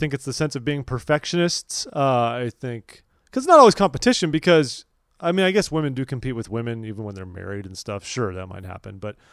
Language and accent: English; California, United States; I grew up in Southern California.